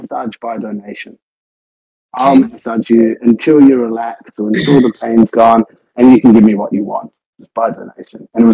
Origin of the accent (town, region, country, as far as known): Australia; born or raised there; also born or lived in Ghana / Wales